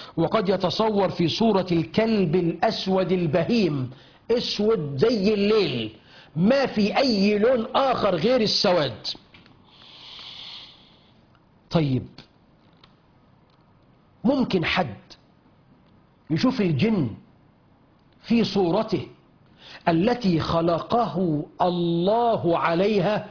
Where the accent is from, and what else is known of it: Egypt